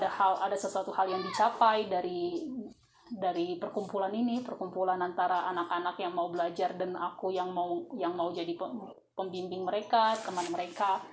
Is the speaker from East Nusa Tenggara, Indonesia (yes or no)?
no; Pandumaan, North Sumatra, Indonesia; Aku juga orang Pandumaan gitu.